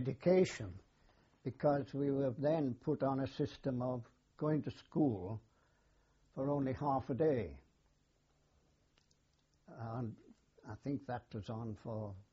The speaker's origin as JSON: {"language": "English", "town": "South Shields", "region": "North East England", "country": "United Kingdom", "tie": "born there", "said": "Yes, I was born in South Shields on the 2nd of October, 1910."}